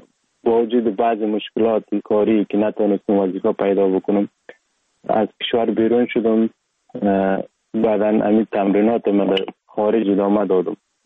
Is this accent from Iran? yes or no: no; Sheberghan, Jowzjan, Afghanistan; also born or lived in Sar-e Pol; اصلا زاده ولایت سرپل هستم، در ولایت جوزجان کلان شدیم، تحصیلات ما، مکتب ما، همه چیز ما در ولایت جوزجان خواندیم. اصلا کورش هم در دوران طفولیت از اون ولایت جوزجان شروع کردیم، ولایت جوزجان شهر شبرغان. قریه به نام قریه پیرمزید